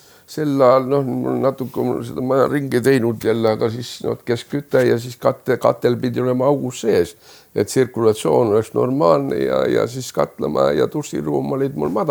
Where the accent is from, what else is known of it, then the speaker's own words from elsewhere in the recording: Saare County, Estonia; now in Pärnu, Estonia; Ma pean ennast ikka saarlaseks, ma olen sündinud Saaremal. Ja suurem osa elust maha võtta esimesed 3 aastat on põhiliselt möödunud Pärnus.